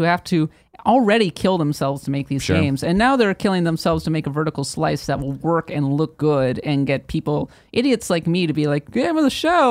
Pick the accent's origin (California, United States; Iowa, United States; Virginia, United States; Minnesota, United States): Minnesota, United States; St. Paul; St. Paul, Minnesota.